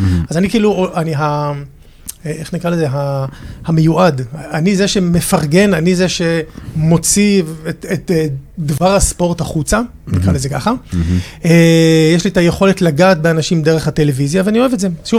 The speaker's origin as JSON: {"language": "Hebrew", "town": "Nahariya", "region": "Northern District", "country": "Israel", "lives_now": "Tel Aviv, Israel", "said": "ואז הגעתי לנהריה, אני מנהריה במקור, לא הסתדרתי כל כך בנהריה, כי לא, אז בתור ילד היו לי חלומות גדולים. ואז הגעתי לתל אביב"}